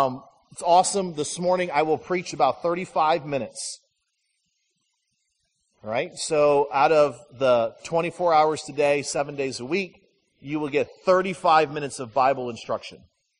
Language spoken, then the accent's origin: English; Flint, Michigan, United States; I grew up in Flint, Michigan, and one of my good friends was Brian Forbush.